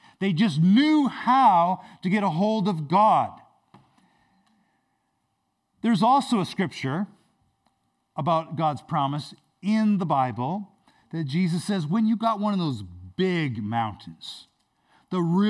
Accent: Grand Prairie, Alberta, Canada; I was raised in Grand Prairie, Alberta, and my parents went from a Catholic church to a Pentecostal church

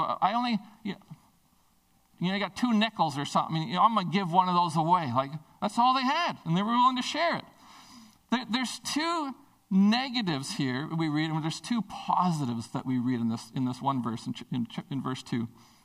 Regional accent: Prince Rupert, British Columbia, Canada; I know that I was raised in Prince Rupert in a time when it was pretty tough.

